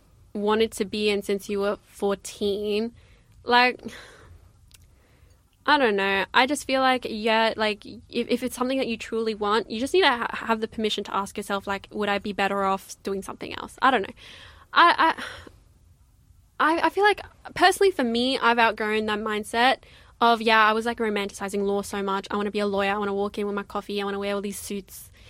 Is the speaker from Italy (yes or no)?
no; Bunbury, Western Australia, Australia; Okay, I grew up in Bunbury.